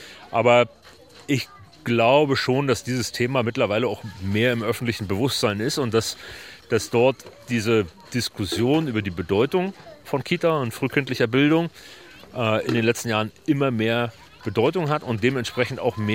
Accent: Wittenberge, Brandenburg, Germany; auch in meiner Heimatstadt in Wittenberge haben wir früher immer überlegt

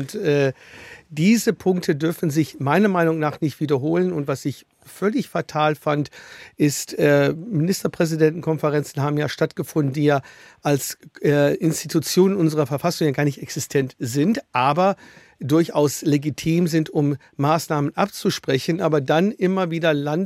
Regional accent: Würzburg, Bavaria, Germany; Ich komme aus Würzburg

